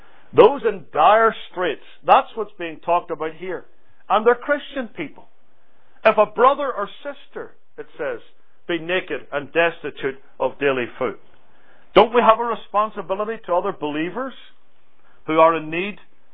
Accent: Ireland; growing up in Ireland.

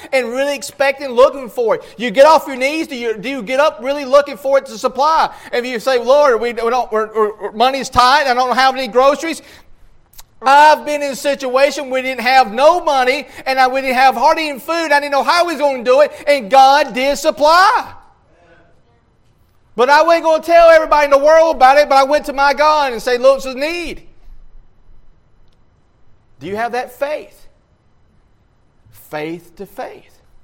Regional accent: Alabama, United States; Somebody read that for me. I'm from Alabama.

